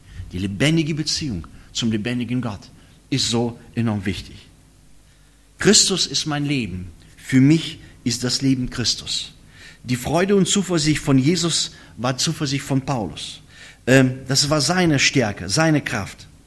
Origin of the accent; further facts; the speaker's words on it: Bonn, North Rhine-Westphalia, Germany; ich komme aus Bonn, aus einer Gemeinde, wo eine relativ große Gemeinde, 600 Mitglieder groß, eine russlandsdeutsche Gemeinde